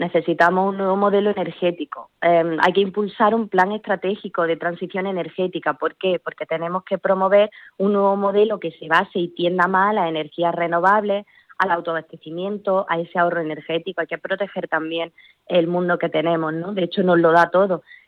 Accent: Jaén, Andalusia, Spain; porque yo es que soy de Jaén, y Jaén es una provincia muy rural por la que hay que mirar también.

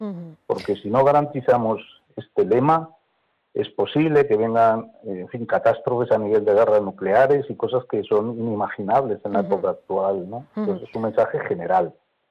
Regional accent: Madrid, Community of Madrid, Spain; Yo recuerdo mi época de la infancia en Madrid, me crié en Madrid, un Madrid vecinal, de puertas abiertas, en fin, de confianza.

